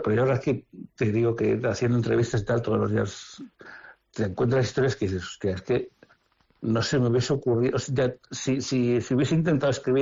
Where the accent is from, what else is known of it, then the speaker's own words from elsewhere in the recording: Santander, Cantabria, Spain; yo soy de Santander, este año subimos.